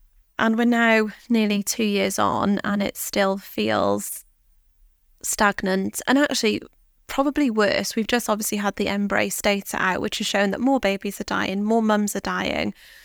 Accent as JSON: {"language": "English", "region": "Wales", "country": "United Kingdom", "tie": "born or raised there", "said": "But I'm from Wales. I've born and raised in Wales."}